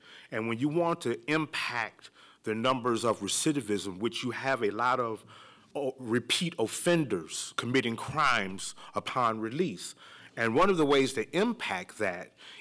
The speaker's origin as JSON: {"language": "English", "town": "Detroit", "region": "Michigan", "country": "United States", "moved": "as an adult", "said": "Now, going into myself, I'm from Detroit, and I had a bad divorce."}